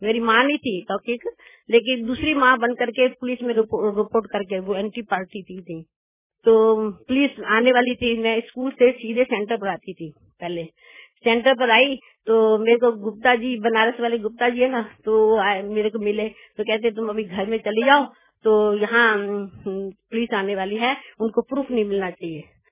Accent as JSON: {"language": "Hindi", "town": "Multan", "region": "Punjab", "country": "Pakistan", "said": "वैसे भी हम मुल्तान के रहने वाले हैं और कराची और मुल्तान का 3 घंटे का रास्ता था। आसी पड़ोसी हैं हम और भाषा भी बहुत मिलती जुलती है हमारी, सिंध की और मुल्तानी भाषा मिलती जुलती है।"}